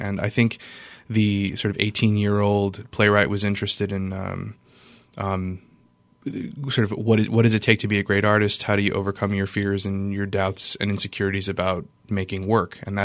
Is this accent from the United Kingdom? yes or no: no; Scott, Louisiana, United States; when you're a kid growing up in sort of Scott – I grew up in Scott, Louisiana.